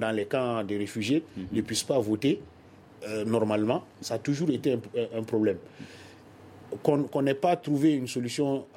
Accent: Mali; je suis malien

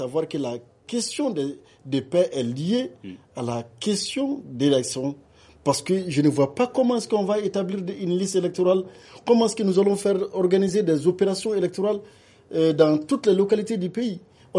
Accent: Mali; Nous sommes des Maliens.

